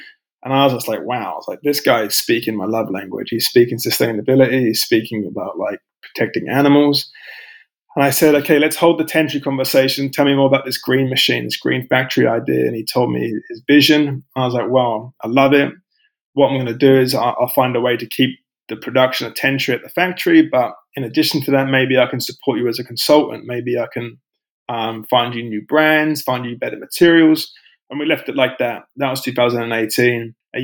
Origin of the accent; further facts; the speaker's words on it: England, United Kingdom; moved away as an adult; also born or lived in Australia / Vancouver, California, United States; I'm from England originally.